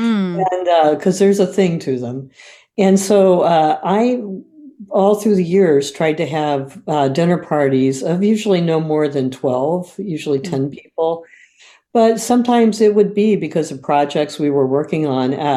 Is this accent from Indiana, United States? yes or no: yes; Indiana, United States; But, you know, my best friend growing up in Indiana, who was Kathy Legg, is now Kathy Kroll, is still one of my best friends.